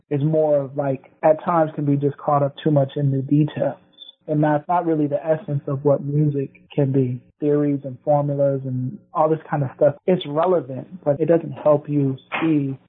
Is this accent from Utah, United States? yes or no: no; Buffalo, New York, United States; born there; I was born in Buffalo, New York, yep, 1983.